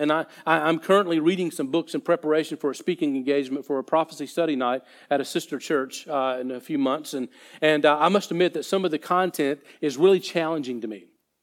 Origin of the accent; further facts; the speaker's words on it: the South, United States; It's one I grew up with down in the South.